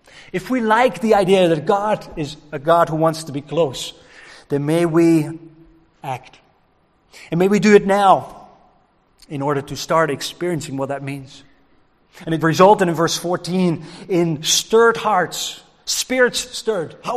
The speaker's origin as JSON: {"language": "English", "region": "Scotland", "country": "United Kingdom", "said": "there's some language in there that will feel slightly uncomfortable, both being Western, but also maybe as Scottish people."}